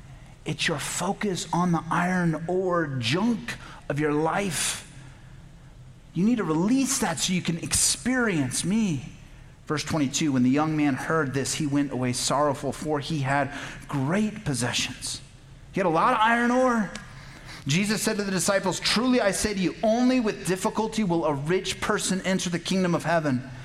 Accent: Tucson, Arizona, United States; I remember as a kid, I grew up here in Tucson, and the neighborhood kids and we would go out to the wash

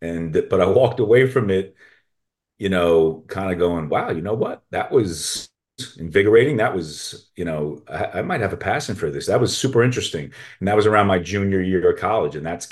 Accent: Brooklyn, New York, United States; So I grew up in Brooklyn, New York

